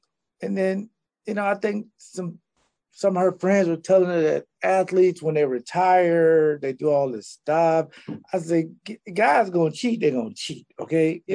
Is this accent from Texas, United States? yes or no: no; Jacksonville, Florida, United States; I'm from Jacksonville, Florida, the inner city. So it was a lot of African-American fathers weren't there